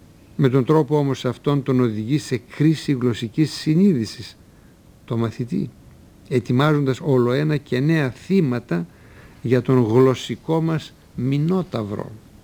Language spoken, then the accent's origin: Greek; Central Macedonia, Greece; Στο χωριό μου, παραδείγματος χάρη, στα Πιέρια, κόχη λέμε τη γωνιά.